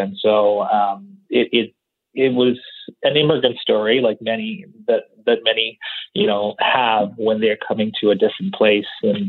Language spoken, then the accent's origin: English; Tanzania; born there; I was born in Tanzania, East Africa